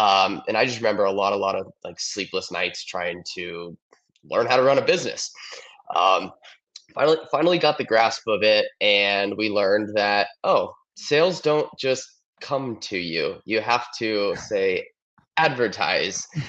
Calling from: Queen Creek, Arizona, United States; I'm in Queen Creek, Arizona today.

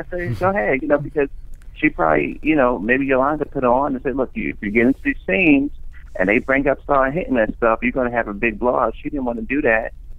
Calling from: Brooklyn, New York, United States; I'm calling from Brooklyn, New York.

